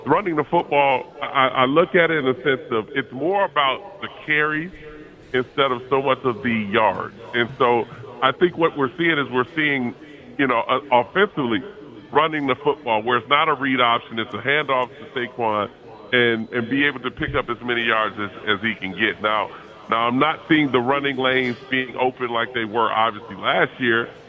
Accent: Chicago, Illinois, United States; But I was born and raised in Chicago. So cold weather to me is nothing

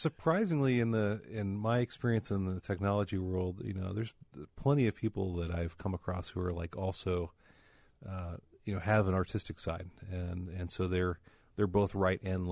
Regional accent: California, United States; born there; I was born in Southern California

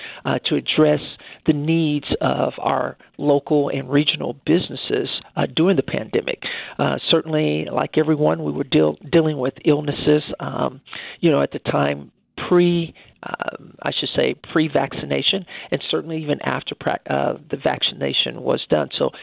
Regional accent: Wichita, Kansas, United States; Well, I grew up here in Wichita, Kansas, so I am a native of Wichita.

